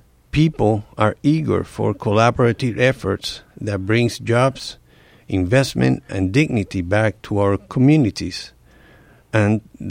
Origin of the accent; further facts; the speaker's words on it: Venezuela; English is a second language; moved away as an adult; now in United States; I was born in Venezuela, and I raced until I was 18 years old.